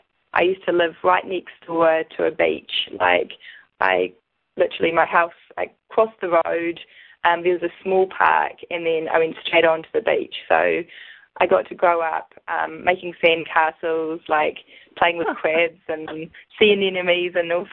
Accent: Hawke's Bay, New Zealand; now in Wellington, New Zealand; when I explain my hometown, I always say Hawke's Bay because that was where I grew up and where I was born and everything. But Wellington's definitely become my home as well.

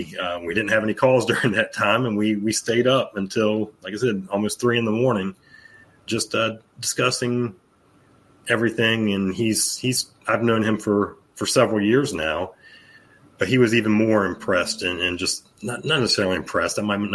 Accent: Norfolk, Virginia, United States; I have a big one right here in my hometown is September 4th, 5th, and 6th, they've always done the Department of Justice has always done a big law enforcement mental health and wellness conference here in Norfolk, Virginia.

